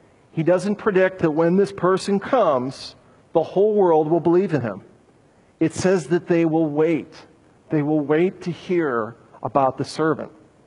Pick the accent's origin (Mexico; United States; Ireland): Ireland; I'm Irish. What is a good Irish boy like me up here telling you that you should worship the God of Israel?